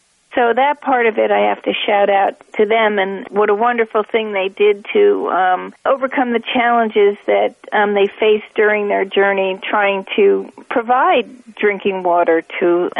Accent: New Jersey, United States; makes me very proud of my home state and my university.

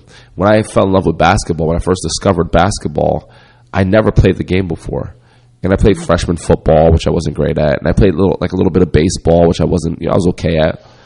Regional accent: Rockaway, New Jersey, United States; also born or lived in Passaic, United States; Because we moved from Passaic, New Jersey, which was inner city, to Rockaway, New Jersey, which was not inner city, and there's no sidewalks.

